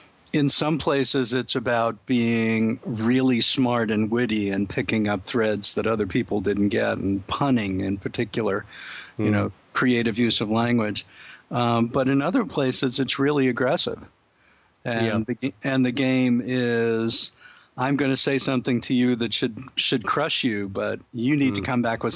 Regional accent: New York City, New York, United States; I mean, I grew up in New York City, so there were lots of Irish and Italian.

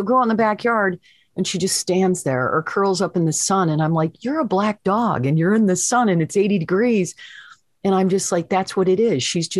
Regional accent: Michigan, United States; now in Florida, United States; I've got a lot of listeners in Michigan because it's my, you know, my home state. They come down to Florida.

